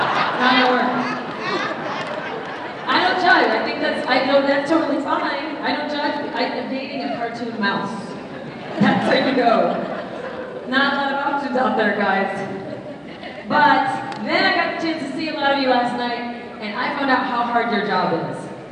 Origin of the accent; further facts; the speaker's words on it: Michigan, United States; I said, well, I'm from Michigan, but I haven't talked to my family and friends in years because they don't allow me to talk to anybody.